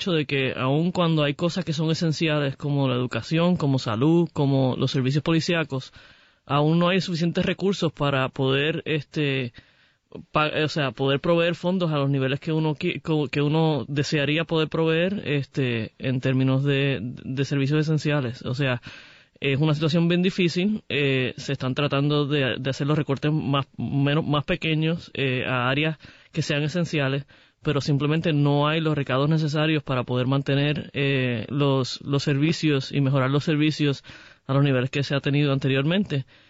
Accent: Puerto Rico; Yo soy puertorriqueña, soy gay, soy muy orgullosa de mi identidad.

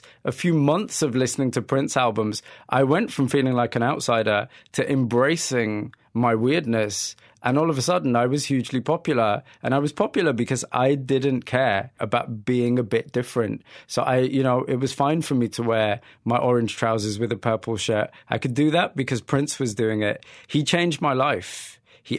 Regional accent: Yorkshire and the Humber, United Kingdom; I grew up in Yorkshire, in predominantly South Asian Muslim community. I'm from a Pakistani Muslim background.

